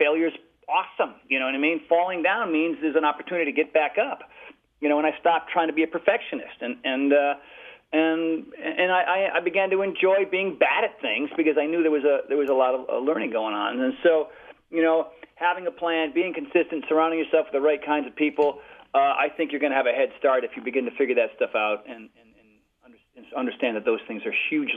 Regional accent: Connecticut, United States; also born or lived in Rhode Island; now in California, United States; When I grew up in Connecticut and Rhode Island, I don't know, I was sad and I was depressed

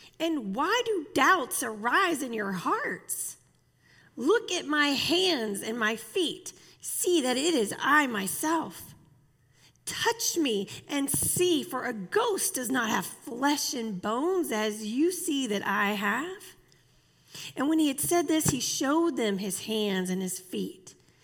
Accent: New Orleans, Louisiana, United States; Especially being from Louisiana, especially growing up around New Orleans, everybody has a story they're going to tell you.

